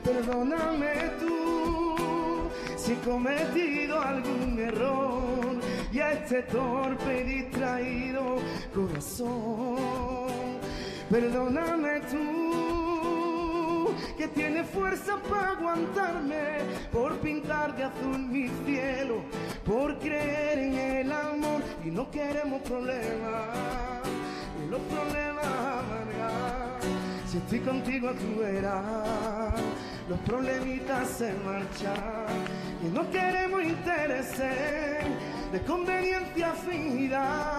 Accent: Jerez de la Frontera, Andalusia, Spain; moved away as an adult; now in Madrid, Spain; Yo que tengo mi corazón dividido como madrileño y como jerezano gaditano

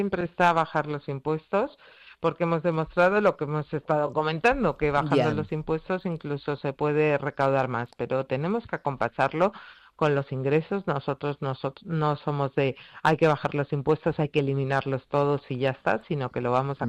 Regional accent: Community of Madrid, Spain; cosa que ya nos revela incluso como madrileños y como conjunto de españoles.

